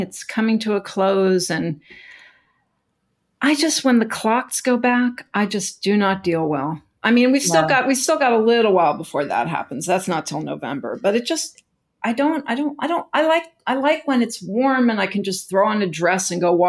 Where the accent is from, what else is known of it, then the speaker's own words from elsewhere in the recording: Texas, United States; I grew up in Texas where it was very warm during March. So it took me a long time to adjust to the fact that this was not going to be my reality living on the East Coast